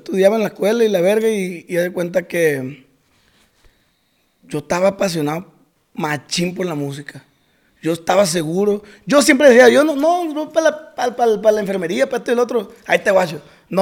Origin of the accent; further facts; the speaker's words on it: Costa Rica, Sinaloa, Mexico; Soy de Costa Rica, Sinaloa. Ahí cerquita de Culiacán. Está como veintitantos minutos.